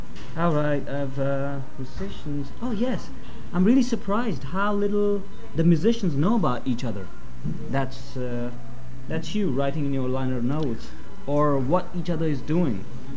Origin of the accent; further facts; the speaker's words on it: India; I come from India.